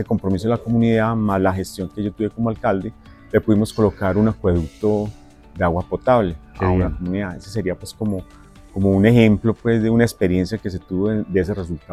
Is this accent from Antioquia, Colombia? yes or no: yes; Antioquia, Colombia; now in Medellín, Colombia; zona del nordeste antioqueño, muy complicada en uh-huh. temas de orden público, amenazas. Entonces vengo a la ciudad de Medellín.